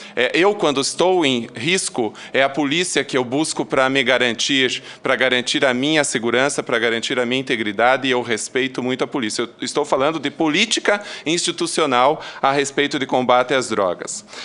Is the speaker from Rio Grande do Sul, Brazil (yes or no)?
no; Santa Catarina, Brazil; como catarinense, me proponho a visitar vocês em Florianópolis